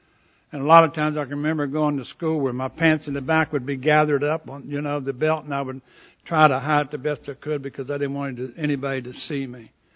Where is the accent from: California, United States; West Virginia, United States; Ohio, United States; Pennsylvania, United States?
West Virginia, United States; now in Hattiesburg, United States; I was a 17-year-old kid leaving West Virginia for the first time, my parents and everything else